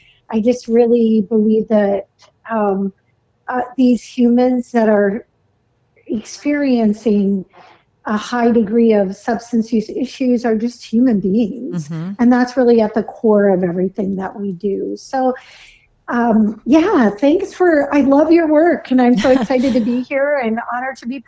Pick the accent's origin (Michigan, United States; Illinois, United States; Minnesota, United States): Minnesota, United States; Duluth; I'm from the Duluth area.